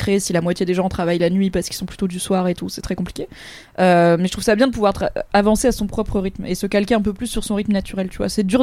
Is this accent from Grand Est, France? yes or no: no; Normandy, France; je viens de Normandie et pas du Nord, Pas-de-Calais